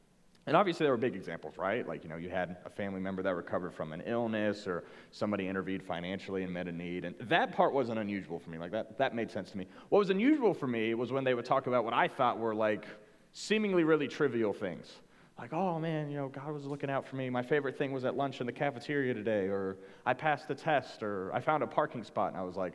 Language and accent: English; Cincinnati, Ohio, United States; I grew up all around the Cincinnati area. We were in the Springdale area when I was born. We were in Fairfield for a little while. I ended up going to Mason High School.